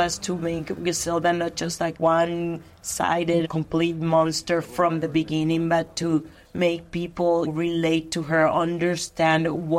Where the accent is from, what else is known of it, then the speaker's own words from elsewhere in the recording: Colombia; now in United States; I grew up in Colombia during the narco-traffic era.